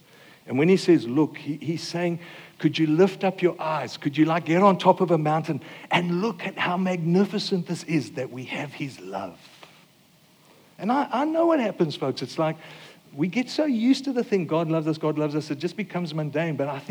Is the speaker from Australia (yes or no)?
yes; Australia; Because I'm an Aussie. My identity says I'm an Aussie.